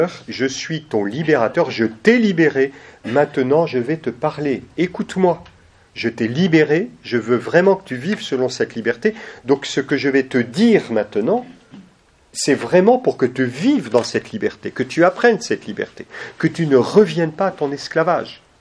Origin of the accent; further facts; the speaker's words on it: France; En plus, on est français.